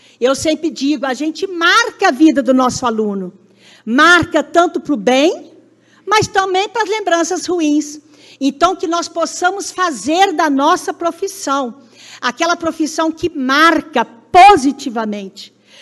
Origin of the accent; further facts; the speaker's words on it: Itarana, Espírito Santo, Brazil; eu também sou de Itarana. Então, toda a minha vida estudantil foi em Itarana. Mas quando eu vim para Santa Maria, em 95, primeiro ano que eu comecei a trabalhar aqui em Santa Maria de Itibá